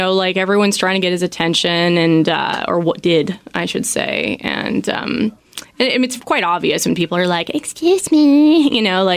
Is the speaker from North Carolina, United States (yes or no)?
no; California, United States; now in Seattle, United States; I'm from California, where this thing would probably, you know, be more of a success. Yet here I come to Seattle